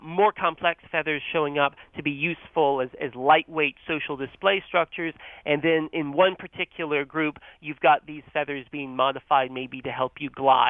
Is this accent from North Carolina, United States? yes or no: yes; North Carolina, United States; born or raised there